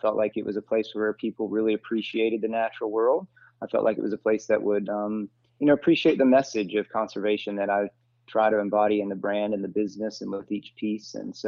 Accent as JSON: {"language": "English", "town": "Bristol", "region": "Southern Appalachians", "country": "United States", "tie": "born or raised there", "said": "I love my hometown. I'm so proud to be from the Southern Appalachians, and Bristol is a humble place to be from."}